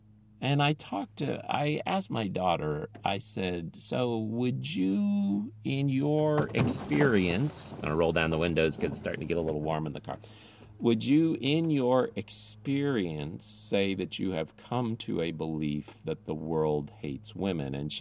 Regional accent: Midwest, United States; now in New York City, United States; not growing up in New York City, growing up in a smaller town in the Midwest

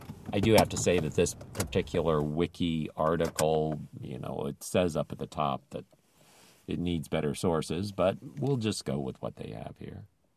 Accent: United States; But nonetheless, I am an American. And we went over there and tore up a country.

